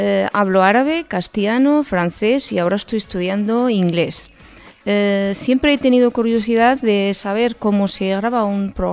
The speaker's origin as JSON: {"language": "Spanish", "country": "Morocco", "second_language": "Spanish", "moved": "yes", "lives_now": "Uruñuela, Spain", "said": "soy marroquí, vivo en Uruñuela desde hace 5 años, llevo en España unos 19 años"}